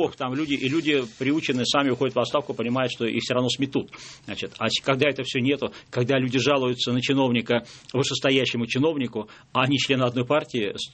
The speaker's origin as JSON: {"language": "Russian", "region": "Saint Petersburg", "country": "Russia", "tie": "born or raised there", "said": "мой родной город одно время называли бандитский Петербург."}